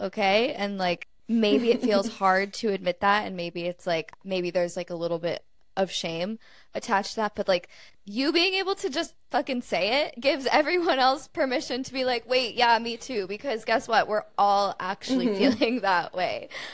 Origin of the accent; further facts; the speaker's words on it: United States; Like, this is the world that we live in, America. Yeah. Like, we're American.